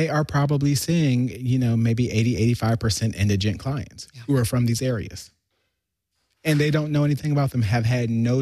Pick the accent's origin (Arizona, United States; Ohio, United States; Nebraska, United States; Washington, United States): Ohio, United States; You know, I have a friend, you know, I'm from Ohio, and he's from Detroit